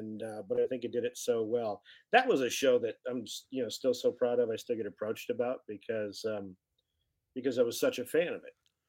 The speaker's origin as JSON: {"language": "English", "town": "Battle Creek", "region": "Michigan", "country": "United States", "said": "I'm from Serial City."}